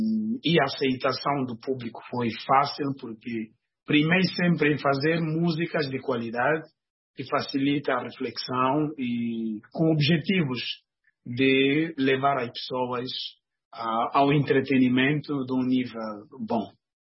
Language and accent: Portuguese; Angola; sou da Angola.